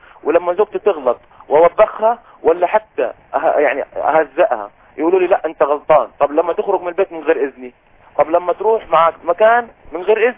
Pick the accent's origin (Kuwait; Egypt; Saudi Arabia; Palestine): Saudi Arabia; انا سعودي وهي اجنبية مش سعودية.